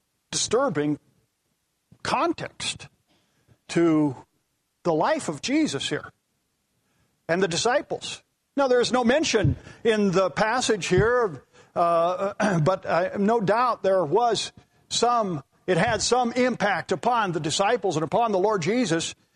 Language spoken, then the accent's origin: English; Wyoming, United States; I grew up in Wyoming. We don't have a sea, an ocean, and a little lake.